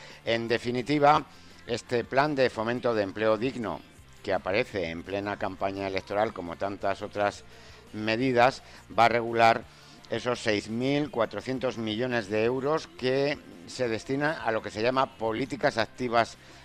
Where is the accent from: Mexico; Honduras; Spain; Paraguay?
Spain; Madrid, Community of Madrid; born there; yo tengo madrileño de nacimiento y una parte andaluza y otra parte castellano-leonesa.